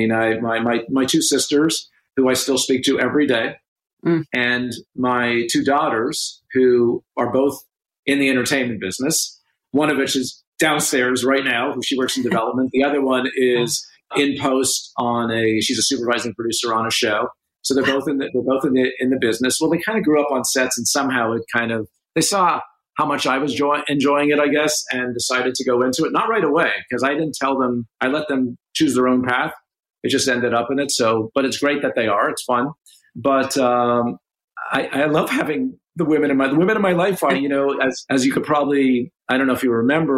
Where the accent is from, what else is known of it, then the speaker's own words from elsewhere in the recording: Canada; as a Canadian and as a sports fan